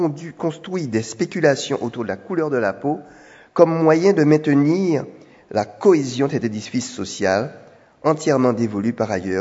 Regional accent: Guadeloupe; Chez nous, en Guadeloupe

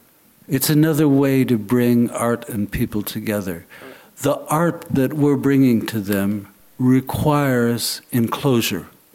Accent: United States; I'm very naive. I'm American.

